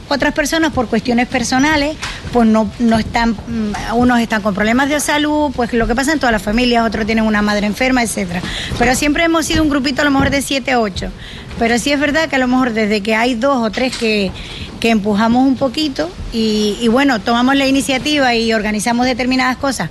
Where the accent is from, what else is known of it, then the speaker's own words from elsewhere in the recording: Valsequillo, Canary Islands, Spain; yo soy de Canarias, yo soy del municipio de Barcequillo.